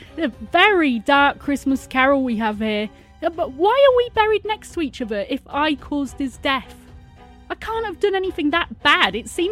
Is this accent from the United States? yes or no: no; Louth, East Midlands, United Kingdom; we're back in my hometown of Louth, Lincolnshire.